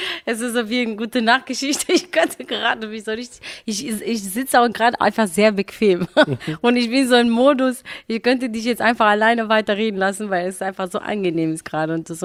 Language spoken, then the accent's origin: German; Romania; Also bei uns in Rumänien, ich bin in Großstadt aufgewachsen